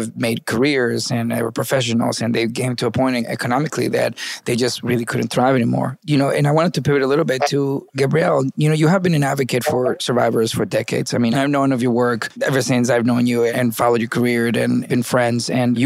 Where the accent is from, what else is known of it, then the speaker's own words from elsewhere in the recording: Venezuela; I came from Venezuela and they have a major issue with trafficking of women, and specifically in Colombia.